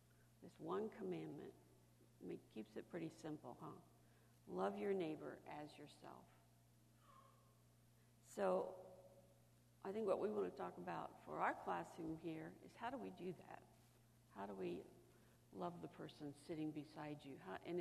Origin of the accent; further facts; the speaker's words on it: United States; My experience as a white woman growing up in America is not the same as a black person's experience growing up in America.